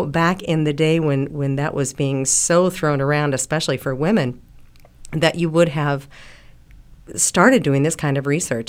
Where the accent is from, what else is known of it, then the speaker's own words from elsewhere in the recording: Los Angeles, California, United States; I was raised actually in the Los Angeles area, and in 1956 when you started doing this work, I was 3 years old.